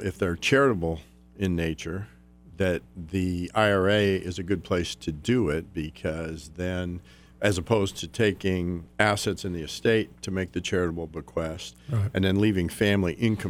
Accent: Nebraska, United States; also born or lived in North Dakota, United States; I grew up in Nebraska, North Dakota.

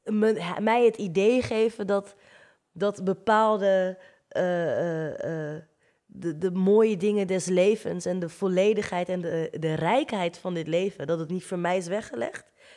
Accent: Netherlands; Ik kom uit Nederland, ik ben hier geboren en getogen.

